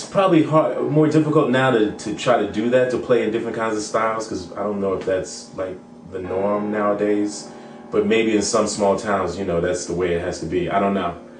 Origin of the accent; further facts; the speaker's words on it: Hampton, Virginia, United States; I don't know if you know, but I'm from Hampton, Virginia.